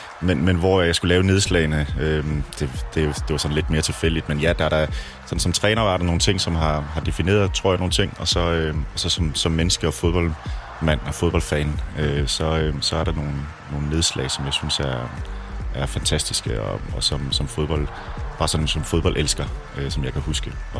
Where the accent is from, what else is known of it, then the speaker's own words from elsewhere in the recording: Central Denmark Region, Denmark; Jeg er en bonderøv fra Jylland, fra Djursland